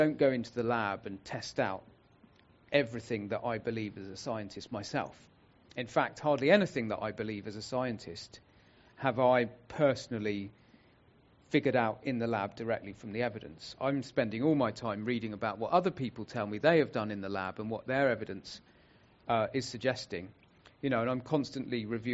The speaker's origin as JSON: {"language": "English", "town": "Tonbridge", "region": "South East England", "country": "United Kingdom", "tie": "born or raised there", "also_born_or_lived": "London", "said": "And I live in Kent. I was born and brought up near Tunbridge, down in Kent."}